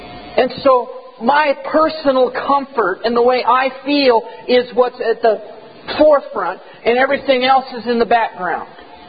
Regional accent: Greeley, Colorado, United States; I'm from Colorado. I'm a weird thing, you see. I'm a native. I was born in Greeley.

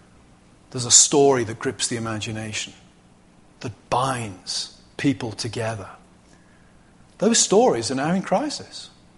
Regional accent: England, United Kingdom; I'm English, as you've been reminded this evening. I'm proud to be so, I have to say. I belong to a nation.

